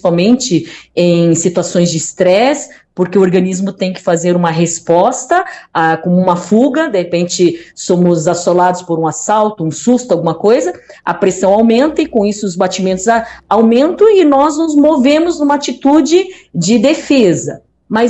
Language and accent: Portuguese; Taiwan; Portuguese is a second language; Na verdade, eu sou chinesa de Taiwan